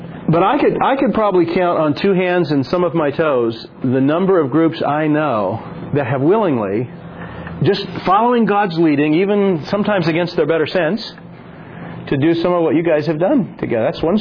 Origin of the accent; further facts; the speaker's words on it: United States; I said, "No, I'm from the States." I said, "We're just visiting."